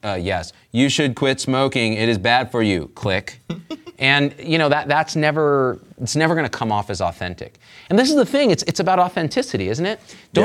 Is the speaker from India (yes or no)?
yes; India; Like, I'm Indian. My parents used to beat me when I wasted food.